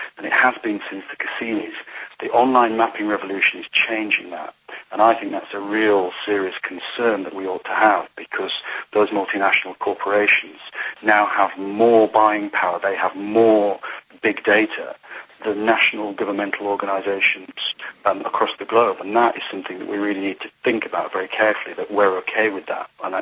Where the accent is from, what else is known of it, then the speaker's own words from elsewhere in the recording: England, United Kingdom; As being an Englishman, I say, you know, actually it's the French who invent that kind of modern map making.